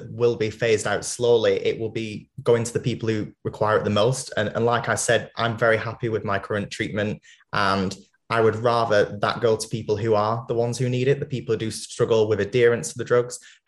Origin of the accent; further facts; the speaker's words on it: North West England, United Kingdom; growing up in Greater Manchester, where there is a lot of education about HIV and there's a lot of services available to support one another